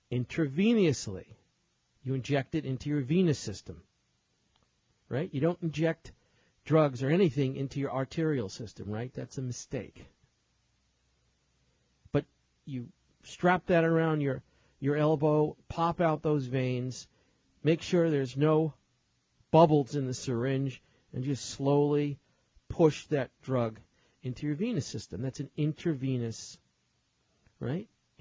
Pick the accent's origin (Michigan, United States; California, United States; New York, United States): New York, United States; New York City; I was around a lot of things growing up in New York City as a kid